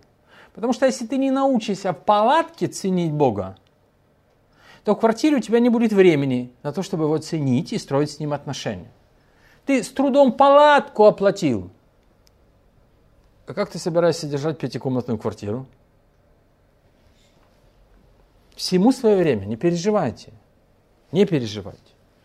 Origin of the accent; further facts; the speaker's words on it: Kyiv, Kyiv City, Ukraine; born there; если вы родились в Киеве, я тоже родился в Киеве, и вы любите этот город